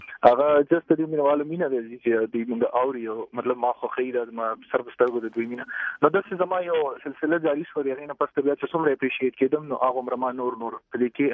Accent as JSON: {"language": "Pashto", "region": "Khyber Pakhtunkhwa", "country": "Pakistan", "said": "د پاکستان ڈیفینیٹلی پاکستان تعلق لرم د خیبر پختونخوا سیمې نه او صحابی سکندر زما د پلار نیکه کلی دی"}